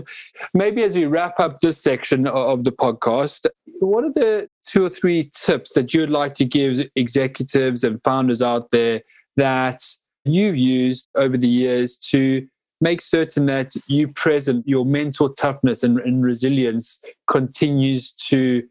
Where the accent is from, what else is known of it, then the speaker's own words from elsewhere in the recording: South Africa; I grew up in South Africa, and I grew up at the, you know, at the end of apartheid, right?